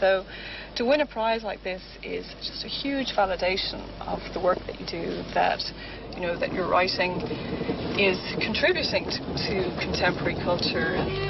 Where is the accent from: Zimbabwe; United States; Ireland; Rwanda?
Ireland; I'm a writer, a novelist. I'm from Ireland and I live in Dublin with my husband and our baby daughter.